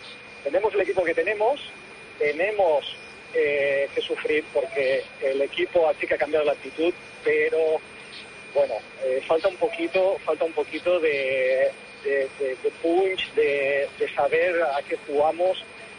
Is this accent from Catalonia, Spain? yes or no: yes; Badalona, Catalonia, Spain; de Badalona.